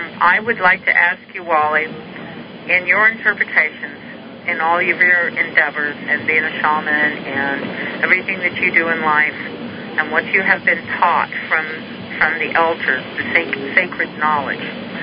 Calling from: Tennessee, United States; I'm calling from the Smoky Mountains of Tennessee.

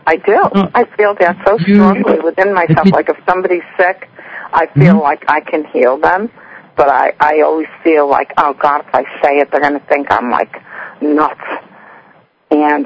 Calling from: Elverson, Pennsylvania, United States; I am calling from Elverson, Pennsylvania, which is out about 30 miles west of Philadelphia. It's a small little town way out in the country.

